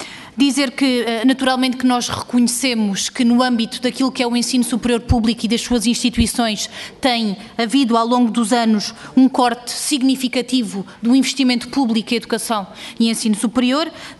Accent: Alentejo, Portugal; Eu, como sou alentejana, também conheço o que são as sordas

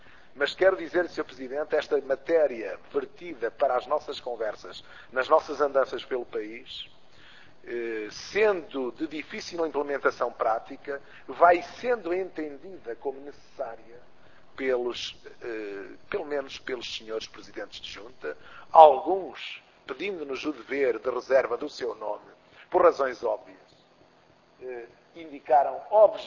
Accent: Aveiro, Portugal; sou da Aveiro, é uma região de minifúndio, sou um proprietário rural

